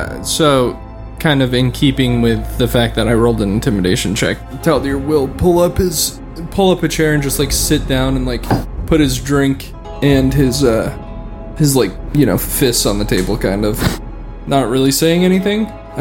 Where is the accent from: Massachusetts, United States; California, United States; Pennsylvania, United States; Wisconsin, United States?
California, United States; it's a good thing we're all from California and understood that.